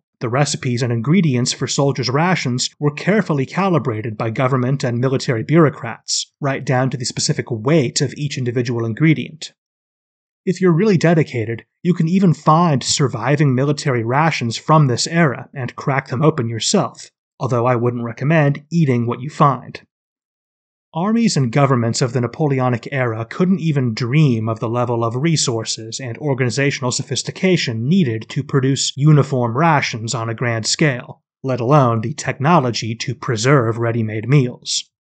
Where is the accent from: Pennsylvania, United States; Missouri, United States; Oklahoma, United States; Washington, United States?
Washington, United States; Seattle; I grew up in the Capitol Hill neighborhood, right in the city, and went to St. Joe's as a kid. I moved back here a couple years ago, although obviously not to Capitol Hill, which has become insanely expensive.